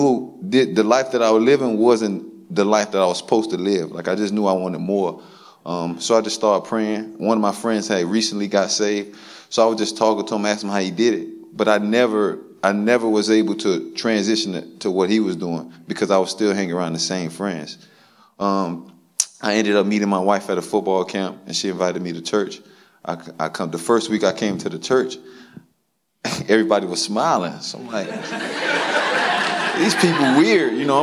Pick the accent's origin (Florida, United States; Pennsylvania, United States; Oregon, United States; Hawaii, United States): Florida, United States; Miami; Well, the part of Miami I'm from, you know, the murder rate is higher than the graduation rate.